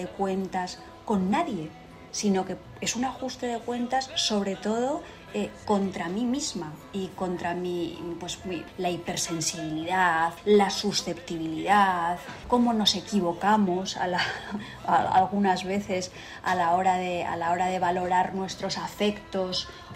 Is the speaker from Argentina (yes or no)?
no; Madrid, Community of Madrid, Spain; born there; mis padres luego se fueron a vivir a un pequeño piso en el barrio de Vallecas y yo en realidad nací en el Hospital San Camilo.